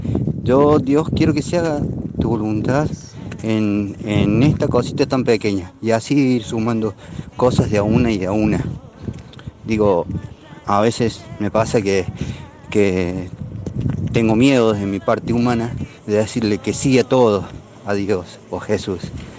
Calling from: Río Segundo, Córdoba, Argentina; de Río Segundo.

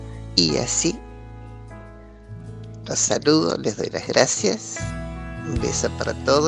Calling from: Gualeguaychú, Entre Ríos, Argentina; de Gualeguaychú, Entre Ríos, reportándome.

